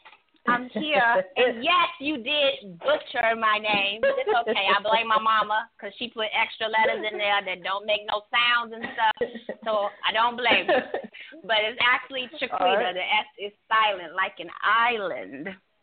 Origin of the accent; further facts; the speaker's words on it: Chicago, Illinois, United States; I am a Chicagoan, the best city on the face of the planet. That is where I am from.